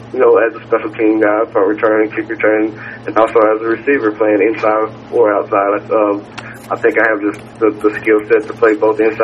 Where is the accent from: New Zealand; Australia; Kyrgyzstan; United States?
United States; Warren; I'm in my hometown of Warren